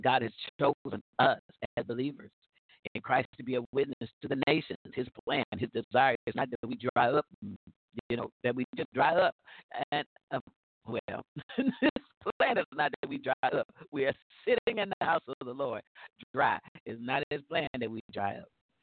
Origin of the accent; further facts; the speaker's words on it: Chicago, Illinois, United States; I'm telling you, I was raised in Chicago, so rank sinners, drunks on the street.